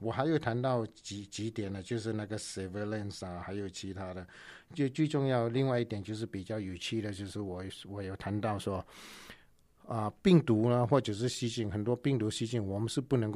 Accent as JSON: {"language": "Chinese", "country": "Malaysia", "tie": "born or raised there", "also_born_or_lived": "United Kingdom", "moved": "as an adult", "lives_now": "United States", "said": "我是在马来西亚长大，所以我有受到亚洲的教育，那我到英国去有受到欧洲的教育，那我又来美国读博士硕士，所以有受到那个美国的教育"}